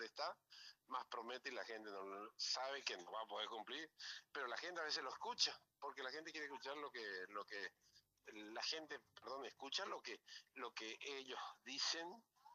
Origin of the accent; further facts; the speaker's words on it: Corrientes, Argentina; gracias a mi pueblo de Corrientes, que amo tanto y quiero tanto